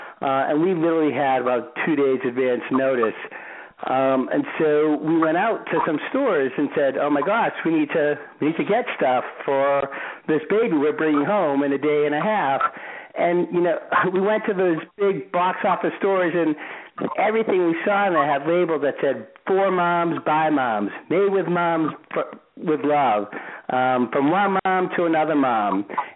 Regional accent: Boston, Massachusetts, United States; accent: Boston; moved away; Yeah, I've been out of Boston for a very long time, but clearly the accent does not leave me. I'm from Boston.

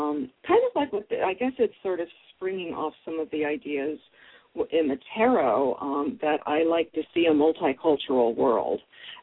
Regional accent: United States; I don't know if I would call what I do African art since I'm American

